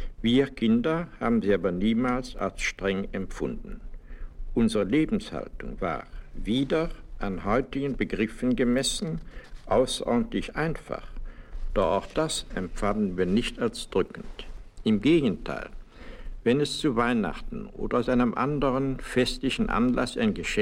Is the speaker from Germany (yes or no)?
yes; Cologne, North Rhine-Westphalia, Germany; born there; Wie Sie wissen, bin ich in Köln geboren.